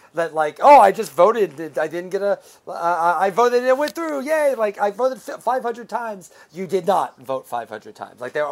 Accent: Midwest, United States; Yeah, and I'm from the Midwest.

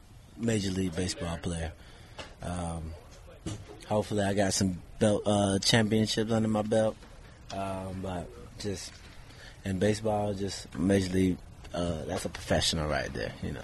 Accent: Florida, United States; I represent Florida. So it's just like a bonus being able to represent and play in my home state

